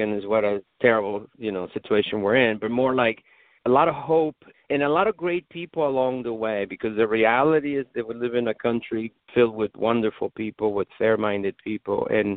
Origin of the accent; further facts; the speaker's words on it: Mexico City, Mexico; now in United States; when I first moved to the United States. I'm from Mexico City originally.